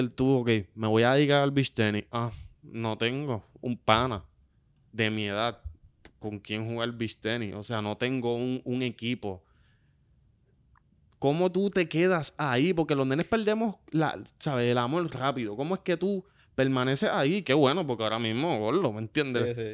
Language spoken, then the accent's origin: Spanish; Las Piedras, Puerto Rico; yo soy de Las Piedras. Las Piedras, Corillo, el área este del país, a 45 minutos sin tapón